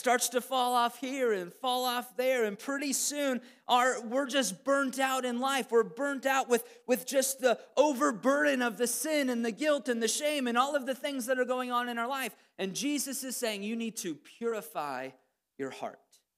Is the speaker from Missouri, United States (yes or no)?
yes; Missouri, United States; because listen, I'm from Southern Missouri, I like fried chicken, right?